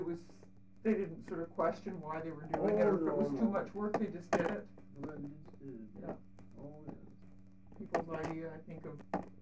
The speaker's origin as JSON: {"language": "English", "region": "Ontario", "country": "Canada", "tie": "born there", "also_born_or_lived": "British Columbia", "said": "Well, I was born in Ontario, but I lived in Stewart, BC."}